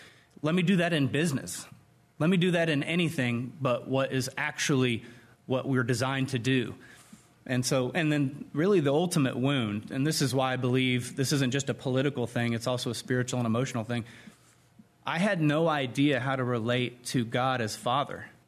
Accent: California, United States; In California.

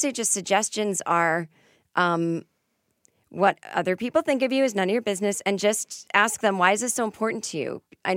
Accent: Massachusetts, United States; now in Hollywood, United States; Massachusetts.

